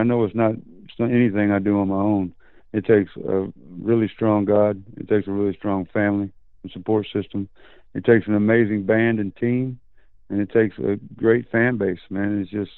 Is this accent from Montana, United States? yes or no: no; Grand Prairie, Texas, United States; also born or lived in Lubbock; From the time I was born to the time I was 20, I lived in Grand Prairie, Texas. And then I moved from Grand Prairie to Lubbock.